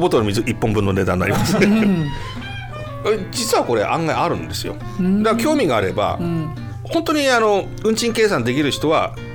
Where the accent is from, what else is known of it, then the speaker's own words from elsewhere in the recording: Chiba, Japan; ね、同じ千葉県出身の落語家、